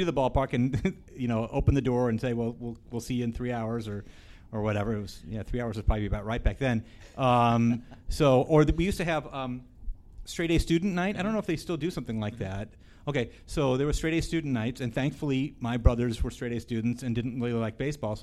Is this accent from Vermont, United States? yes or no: no; St. Louis, Missouri, United States; I'm a Cardinal fan because I grew up in St. Louis, but it's a great mystery.